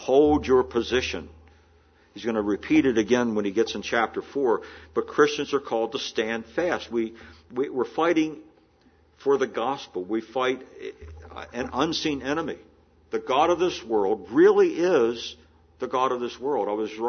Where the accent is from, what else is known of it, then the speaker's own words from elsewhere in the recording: United States; as an American